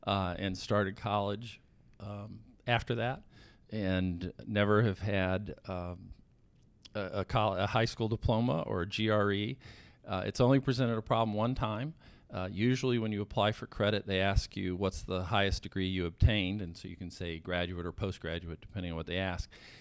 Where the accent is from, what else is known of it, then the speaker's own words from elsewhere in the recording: Atlanta, Georgia, United States; also born or lived in San Francisco / Des Moines / Milwaukee / Cleveland; And we started when I was born in San Francisco and spent time in Des Moines and Milwaukee and Cleveland and Savannah, and finally settled down in Atlanta when I was in high school.